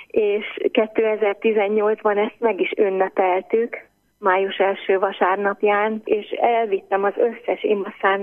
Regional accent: Alsónémedi, Pest, Hungary; Ismerjük egymást, egymástól nem messze lakunk. Itt nőttünk fel mindnyájan alsó némedében, és segítjük elhordozni egymás terhét.

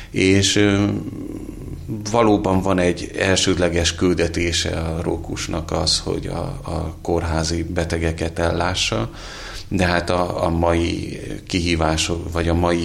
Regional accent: Budapest, Hungary; Hát én Budapestről származom

